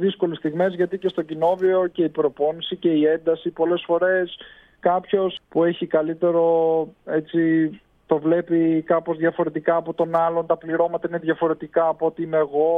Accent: Ioannina, Epirus, Greece; είμαι για μία εβδομάδα ξεκούραση πίσω στον τόπο μου, στα Ιωάννινα.

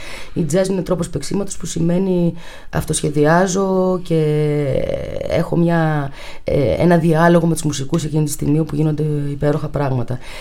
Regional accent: Greece; Καταρχάς, αφού είμαι Ελληνίδα jazz τραγουδίστρια, θεώρησα ότι είναι σωστό να συμπεριλάβω και ελληνικά τραγούδια χριστουγεννιάτικα.

